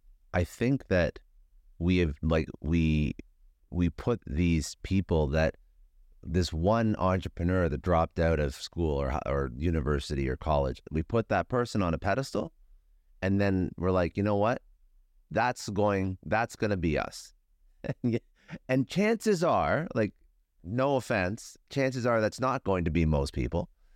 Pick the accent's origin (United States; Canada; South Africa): Canada; I'm Canadian, so I never paid $100,000 per year for college.